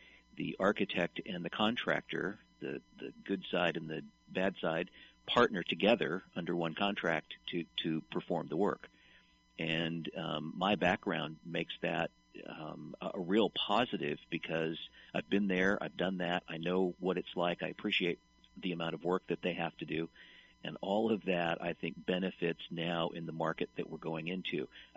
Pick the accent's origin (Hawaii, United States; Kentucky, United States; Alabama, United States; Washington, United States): Washington, United States; Seattle; moved away as an adult; I was born and raised in the Northwest near Seattle, went to school at the University of Washington, came to Southern California because there was work here in the late 70s, and there wasn't in Seattle.